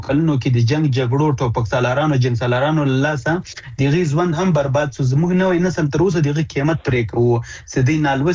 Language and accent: Pashto; Afghanistan; زه د افغانستان دی او بچی په صفت باندې د دې وطن دی اوسې